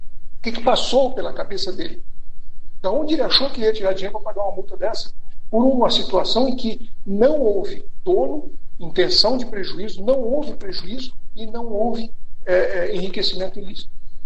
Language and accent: Portuguese; Maringá, Paraná, Brazil; eu nasci em Maringá, sou maringaense, vivo aqui, moro aqui, e eu quero que a cidade vá bem